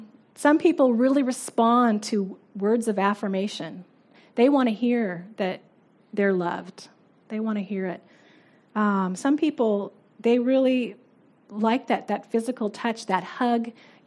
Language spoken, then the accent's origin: English; United States; moved away as an adult; now in New Zealand; It was something as an American moving to New Zealand that I had to kind of get my mind around.